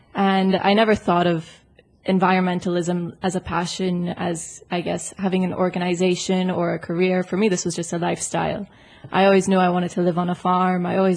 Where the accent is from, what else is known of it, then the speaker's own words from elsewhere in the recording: Canada; now in Malta; I grew up in Canada. There's a lot of land in Canada